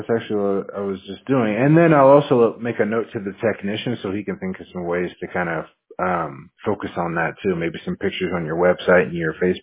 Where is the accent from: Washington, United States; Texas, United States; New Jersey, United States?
Washington, United States; Yeah, I'm from Washington State, so I'm used to the cold.